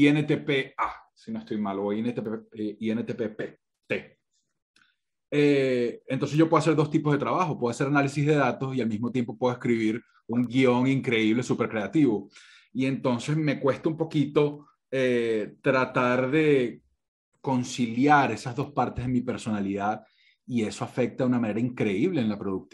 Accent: Colombia; tranquilo, que también somos colombianos futboleros por aquí.

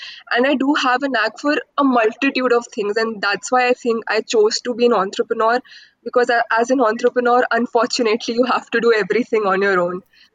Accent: Pathankot, Punjab, India; I come from Pathankot, which is a town at best, right? It's a very small town, and till class 10 I was here only

